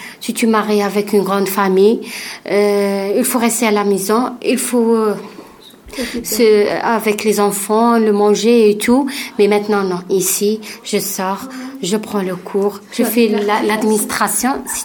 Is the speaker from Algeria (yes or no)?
yes; Algeria; moved away as an adult; now in France; Je suis algérienne, nationalité algérienne.